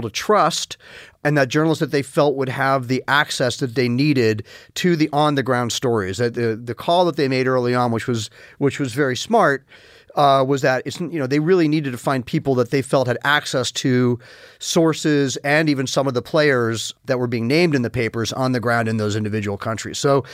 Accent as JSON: {"language": "English", "region": "New York", "country": "United States", "tie": "born or raised there", "said": "you know, I grew up largely in New York"}